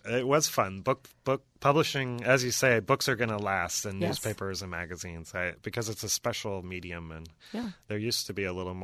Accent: Oakland, California, United States; They had moved to Sonoma. We grew up in Oakland, but they had moved to Sonoma.

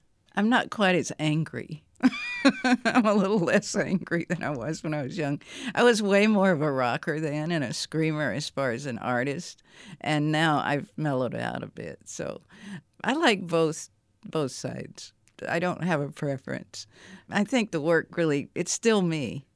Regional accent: Tennessee, United States; moved away as an adult; Okay, well, I've been around Sonoma County for quite a while. The Bay Area, I came out in 73, so I'm from Tennessee originally.

